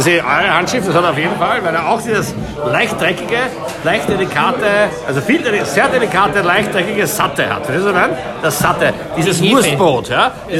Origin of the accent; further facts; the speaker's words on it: Italy; Presidio, das scheint mir nicht logisch als Italiener.